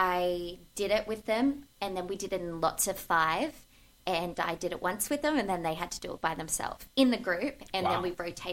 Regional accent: Newcastle, New South Wales, Australia; I was born and raised in Newcastle.

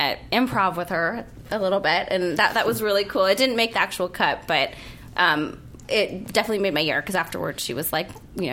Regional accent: Philippines; But, like, I'm Filipino, so it's kind of like...

